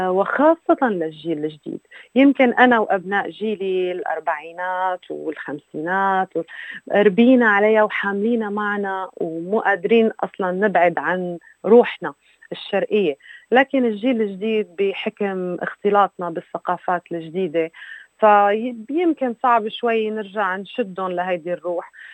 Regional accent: Syria; مدى محبتنا كسوريين أو كعرب

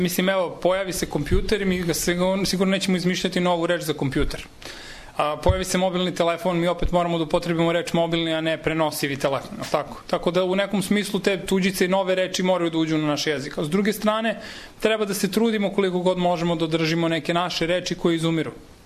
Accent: Niš, Southern and Eastern Serbia, Serbia; kad te neko pita odakle si, pa ti kažeš ja sam iz Niša

